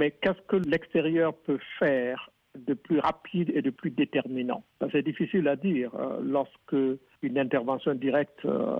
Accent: Burkina Faso

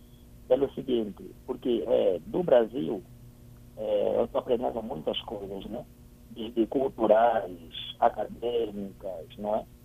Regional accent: Angola; Eu sou de Angola, que tem como língua oficial português

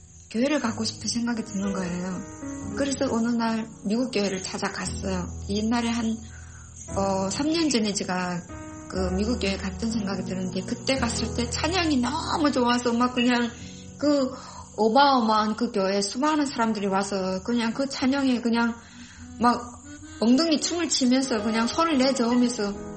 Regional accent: North Korea; 내가 북한에서 온 사람이어서

